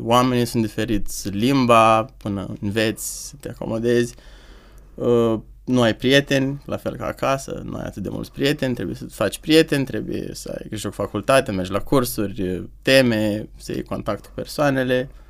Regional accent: Romania; now in United Kingdom; Pe mine personal nu m-a afectat niciodată să spun sunt român

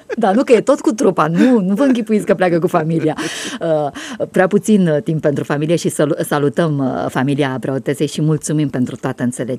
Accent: Romania; suntem români harnici și putem, avem atâta potențial, nu?

